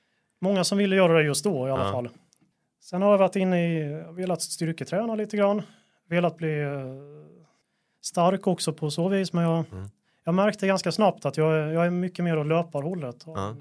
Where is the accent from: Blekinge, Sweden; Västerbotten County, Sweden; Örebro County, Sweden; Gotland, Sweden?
Blekinge, Sweden; Karlshamn; Jag kommer nerifrån Blekinge ursprungligen, från Karlshamn. Och Karlshamn som sådant är väldigt platt.